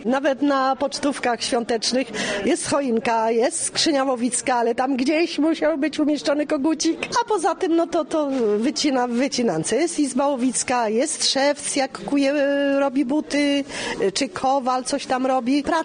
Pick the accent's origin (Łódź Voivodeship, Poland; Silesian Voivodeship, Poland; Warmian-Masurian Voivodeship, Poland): Łódź Voivodeship, Poland; born there; Ja urodziłam się, chrzczona byłam w parafii w kolegiacie łowickiej.